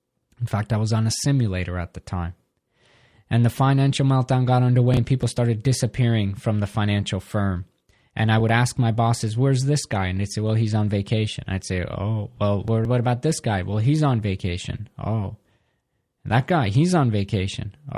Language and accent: English; New York, United States; I came from New York and the cutting edge of fashion, and this Nebraska kid is outdressing me